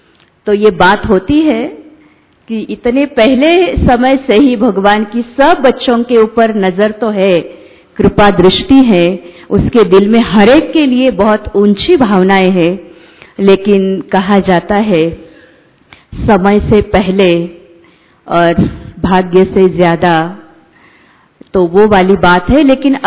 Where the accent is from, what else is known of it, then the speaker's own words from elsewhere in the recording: Islampur, Maharashtra, India; हम इस्लामपुर से हैं